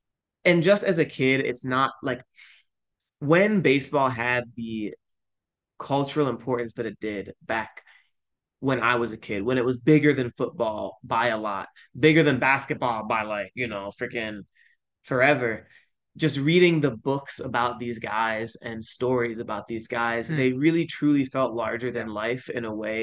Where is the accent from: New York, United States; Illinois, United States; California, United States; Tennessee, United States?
Illinois, United States; Springfield; especially growing up in Springfield, Illinois, which is between Springfield, which is between St. Louis and Chicago.